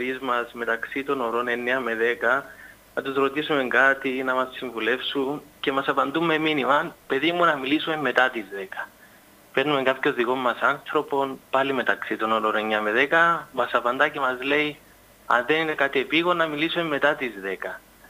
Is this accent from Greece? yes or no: no; Nicosia, Nicosia District, Cyprus; από Λευκοσία.